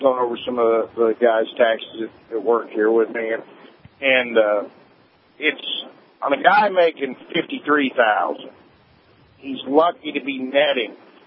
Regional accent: Appalachia, United States; I like that. I'm Appalachian American.

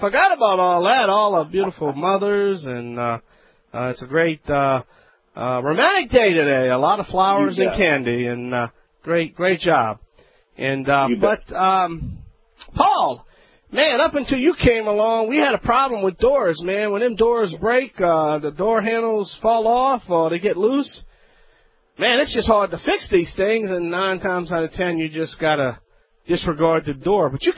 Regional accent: Louisiana, United States; accent: Cajun; from the Bayou Land.

